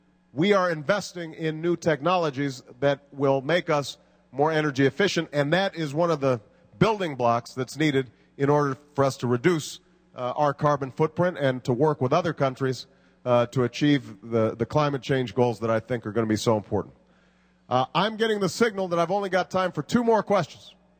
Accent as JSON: {"language": "English", "country": "United States", "said": "as an American who is proud as anybody of my country, I am always jealous about European trains."}